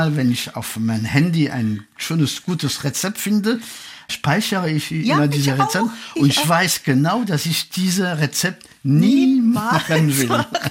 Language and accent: German; France; German is a second language; Weißt du, bei uns in Frankreich, wir haben fast jeden Tag eine Sendung mit einem Chefkoch